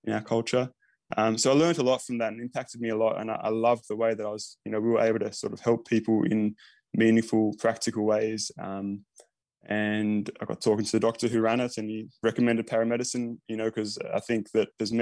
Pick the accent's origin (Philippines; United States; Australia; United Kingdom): Australia; Tasmania; I'm from Tassie, kind of new paramedic.